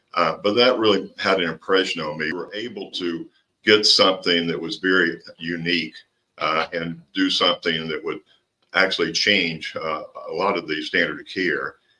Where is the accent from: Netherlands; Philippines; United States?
United States; Georgia; So I was born and raised in the Okefenokee Swamp. So to say the least, it was a very unusual upbringing.